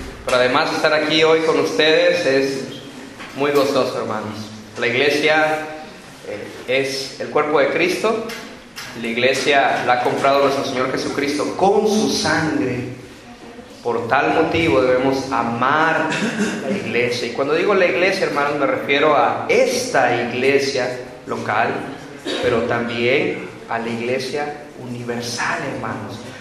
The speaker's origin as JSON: {"language": "Spanish", "country": "Mexico", "said": "Nosotros como buenos mexicanos"}